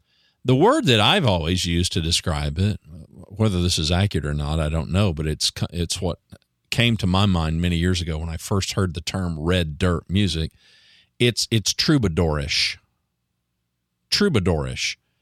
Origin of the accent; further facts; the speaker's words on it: Ada, Oklahoma, United States; born there; Now, I was born in Ada, Oklahoma, long before … came around. I know what the red dirt of Oklahoma looks like